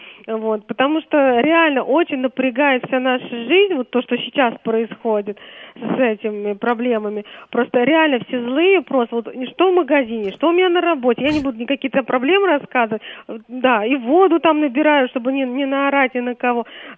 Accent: Moscow, Russia; я из Москвы.

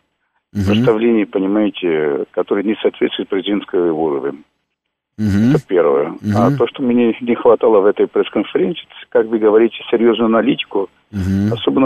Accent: Rio de Janeiro, Brazil; Russian is a second language; Я из города Рио-де-Жанейро, из Бразилии.

